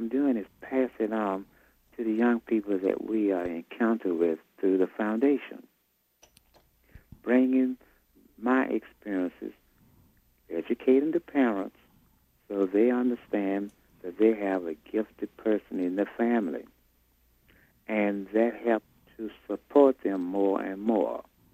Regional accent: Texas, United States; I always tell the students I'm from the sticks of Texas.

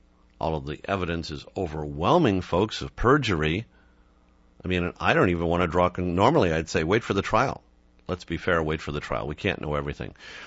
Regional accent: Detroit, Michigan, United States; I'm white. If you can't tell by my voice, but I grew up in Detroit. It's my home.

